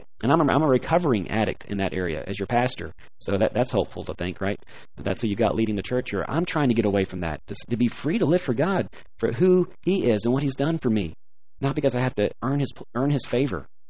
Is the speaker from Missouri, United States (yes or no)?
no; Atlanta, Georgia, United States; I grew up in Atlanta, the South, okay? The capital of the South.